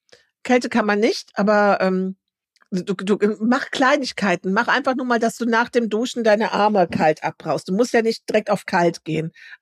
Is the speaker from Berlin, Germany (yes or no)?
no; Kiel, Schleswig-Holstein, Germany; mit mir als Kieler Sprotte